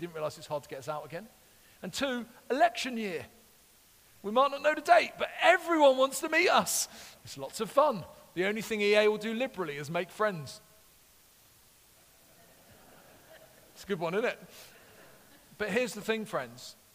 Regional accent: London, United Kingdom; As you can hear, I am a Londoner.

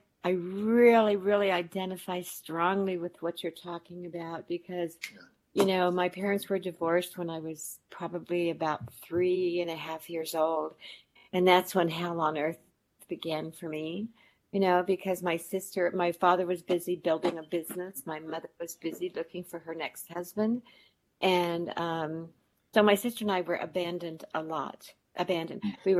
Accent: Colorado, United States; also born or lived in Wyoming; was when I was about 4 years old. And then it was sexual abuse and exploitation until I was 9, and we moved to Colorado from Wyoming.

